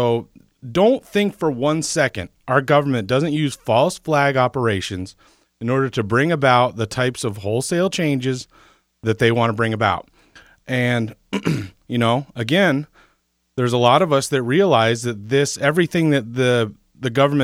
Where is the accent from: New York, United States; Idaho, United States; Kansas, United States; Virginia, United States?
New York, United States; Plattsburgh; when I started college and started driving taxi in my hometown of Plattsburgh, New York.